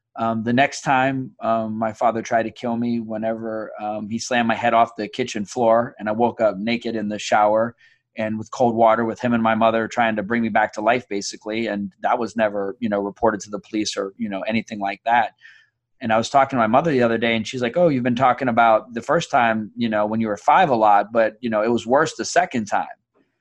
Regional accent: Fort Benning, Georgia, United States; born there; I come from a military family. I was an Army brat. I was born in Fort Benning, Georgia.

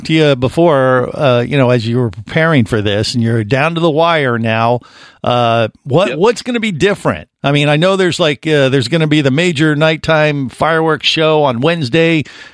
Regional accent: Cincinnati, Ohio, United States; now in Orlando, United States; I mean, I grew up in Cincinnati. We used to have this Labor Day fireworks thing on the Ohio River that was massive every year.

